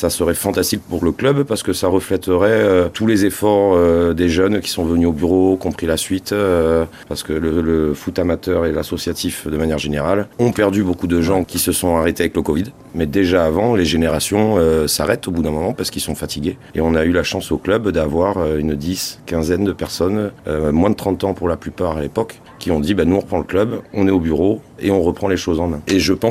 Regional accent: Bordeaux, Nouvelle-Aquitaine, France; De base, je suis absolument pas landais. Je suis un bordelais. Je suis un Dorifort qui est arrivé ici.

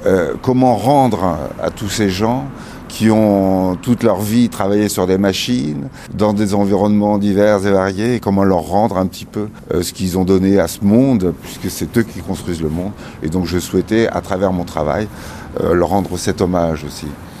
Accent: Hauts-de-France, France; je suis issu de la région du Nord. À l'origine, j'ai été baigné dans un monde où l'industriel et le rural, moins rural que dans les Landes, mais m'a toujours occupé le regard depuis tout petit

